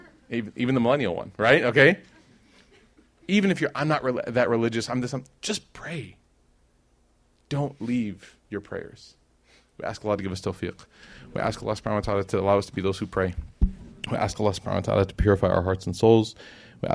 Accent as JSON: {"language": "English", "town": "Chicago", "region": "Illinois", "country": "United States", "tie": "born or raised there", "said": "So you're seeing now, like, guys, I grew up in Chicago. Like, I grew up with this, right?"}